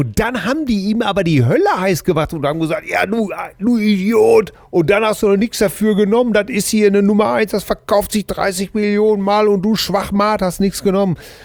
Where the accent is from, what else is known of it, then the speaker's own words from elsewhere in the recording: Hamm, North Rhine-Westphalia, Germany; wir kommen aus Hamm.